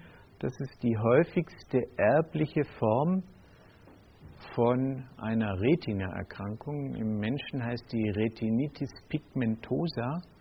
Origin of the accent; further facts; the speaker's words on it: Swabia, Germany; als Schwabe konnte man im Ruhrgebiet früher auf den Hund kommen